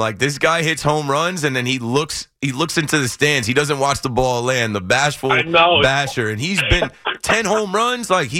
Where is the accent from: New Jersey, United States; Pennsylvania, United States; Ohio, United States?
New Jersey, United States; now in New York, United States; Like, me, I'm from Jersey, but I'm like, I live in the city, I work in the city.